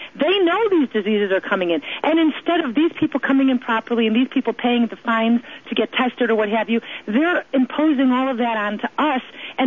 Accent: Chicago, Illinois, United States; we've got the West Nile virus that, when I'm from Chicago, I never heard of the West Nile virus before.

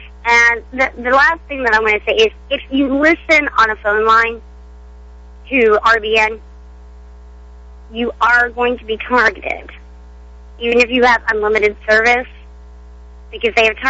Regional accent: Tennessee, United States; For those of you that are out there, you know that I'm from Tennessee

